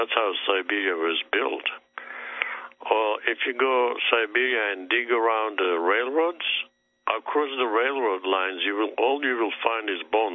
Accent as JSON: {"language": "English", "country": "Armenia", "also_born_or_lived": "Canada", "moved": "yes", "lives_now": "United States", "said": "I was born in Armenia. I'm Armenian by nationality. But I moved to Canada in beginning of 70s, and I moved to States 80s. So I've been here since."}